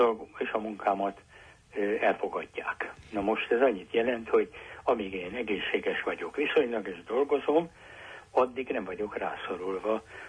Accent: Hungary; Hát egyrészt, mert bátorkodom magyarnak lenni. Mert ebben a kultúrában nőttem föl, és mert egy-két zsetonom volt, nem sok, de egy-két zsetonom volt abban, hogy ebben az országban normális, tűrhető, demokratikus állapotok legyenek.

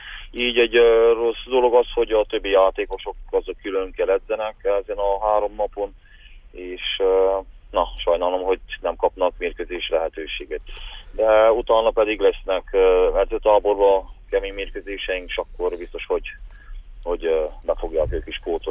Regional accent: Székely Land, Romania; úgyhogy itt születtem, itt nőttem fel, és büszke vagyok a nemzetemre, és ezt büszkén képviselem Székelyföldöt.

